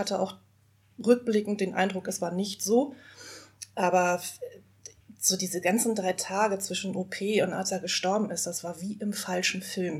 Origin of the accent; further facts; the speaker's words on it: Rendsburg, Schleswig-Holstein, Germany; born there; now in Hamburg, Germany; bin 39, bin ein richtiges Nordlicht, komme gebürtig aus Rendsburg, bin also nordischer als jeder Hamburger. Bin seit 20 Jahren in Hamburg